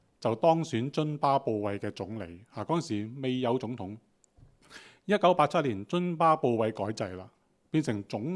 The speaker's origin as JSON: {"language": "Cantonese", "country": "Hong Kong"}